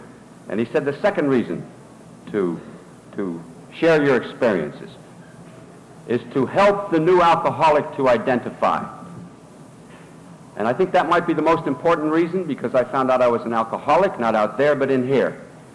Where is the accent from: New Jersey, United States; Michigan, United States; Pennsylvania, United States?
New Jersey, United States; I'm from New Jersey. I'm a Piney. That's a Northern Cajun.